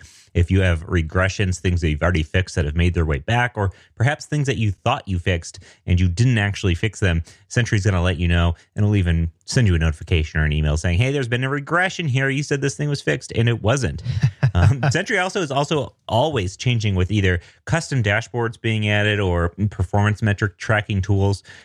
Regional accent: Denver, Colorado, United States; I'm a developer from Denver, Colorado.

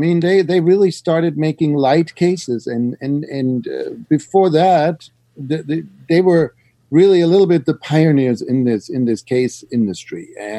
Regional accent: Erlangen, Bavaria, Germany; Well, I grew up in the area of Erlangen, what is Bavaria. It's, in Germany, basically, in Bavaria.

